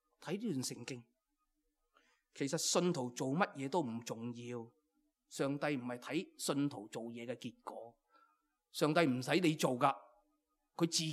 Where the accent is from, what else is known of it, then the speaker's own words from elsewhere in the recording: China; 我作为一个中国人，我就容易明白什么叫做孝顺。